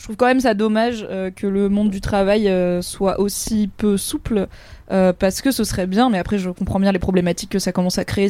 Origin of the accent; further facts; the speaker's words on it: Normandy, France; je viens de Normandie et pas du Nord, Pas-de-Calais